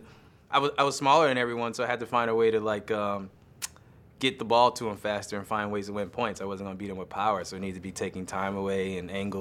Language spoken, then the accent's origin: English; United States; Well, U.S. Open obviously is a favorite because I'm American